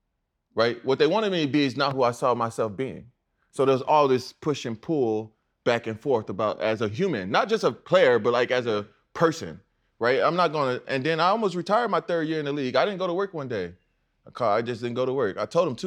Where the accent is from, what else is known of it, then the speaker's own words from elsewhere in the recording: Houston, Texas, United States; I'm from Texas, Houston, NASA.